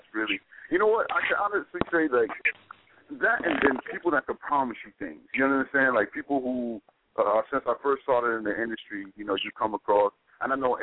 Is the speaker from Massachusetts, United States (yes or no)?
no; Queens, New York, United States; I'm from Queens, man. So you know, I'm a Knicks fan.